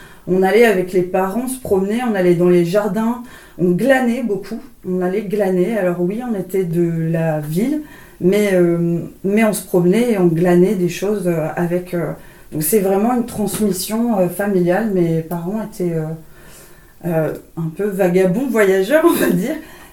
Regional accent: Lille, Hauts-de-France, France; Je passais tous mes week-ends chez ma grand-mère quand même, donc à la campagne. Je suis lilloise, hein, donc c'est vraiment une grosse ville.

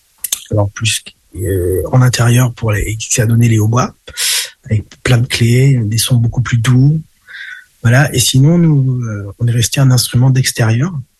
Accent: Saint-Nicolas-du-Pélem, Brittany, France; Moi, je viens de Saint-Nicolas-du-Pélem. Alors, ça, c'est le centre Bretagne. C'est vraiment, vous faites une croix en Bretagne, sur le nord, sud, est, ouest. Vous êtes quasiment au milieu, là.

